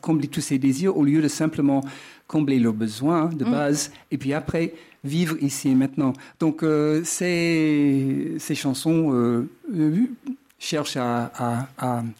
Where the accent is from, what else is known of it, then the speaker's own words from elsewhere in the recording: Wichita, Kansas, United States; French is a second language; Qui était dans ma ville natale, Wichita.